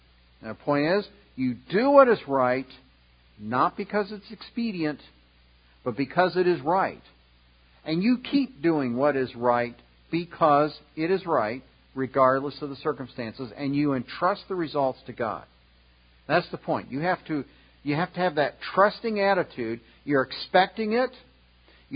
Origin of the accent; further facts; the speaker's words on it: United States; Because, we, as American Christians, we're all too quick to pull the trigger on our rights.